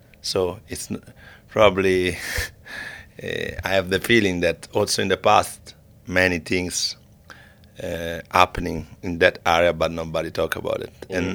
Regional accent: Rome, Lazio, Italy; I come from Rome and it's just 2 hours from Naples

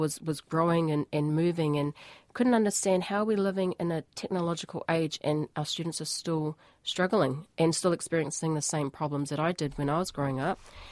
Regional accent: New Zealand; also born or lived in Tonga; So, I was born in Tonga in the 80s, and both my parents left school before the age of 14. So, when my sister and I were born in Tonga, they knew that if we were to stay in Tonga, we'd remain uneducated, remain in the poverty cycle, so we moved to New Zealand in the 80s.

